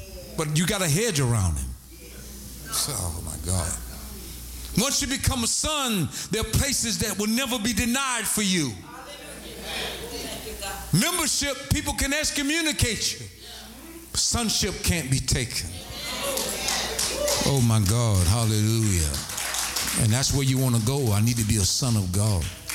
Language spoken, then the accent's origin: English; Florida, United States; So I'm from Florida. I knew nothing about hypothermia.